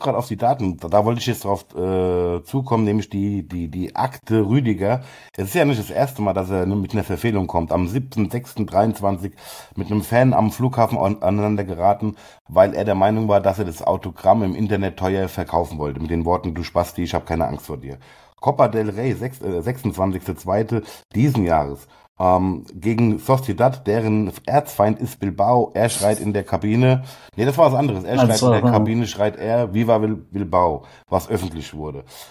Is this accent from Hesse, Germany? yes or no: yes; Frankfurt, Hesse, Germany; Ja, für uns ist es normal, wir kommen aus Frankfurt, wir reden so.